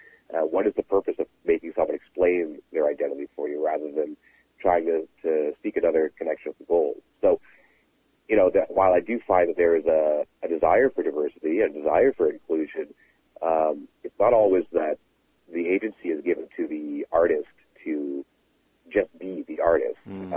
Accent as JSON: {"language": "English", "town": "Dartmouth", "region": "Nova Scotia", "country": "Canada", "tie": "born or raised there", "said": "I grew up in the Maritimes, so from Dartmouth, Nova Scotia, which is not the most diverse place. And, you know, there is quite a large African Nova Scotia population, but then as a South Asian, I'm not part of that either."}